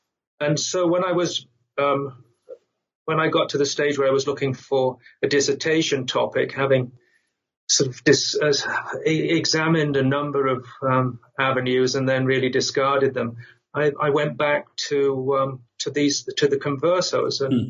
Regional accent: England, United Kingdom; I'm English. I did my PhD in the United States.

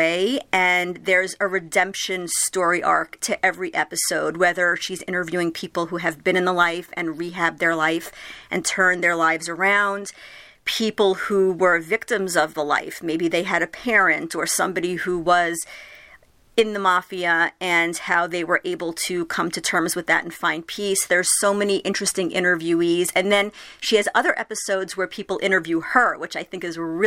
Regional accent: Long Island, New York, United States; I grew up on Long Island, so I was surrounded by a lot of it myself.

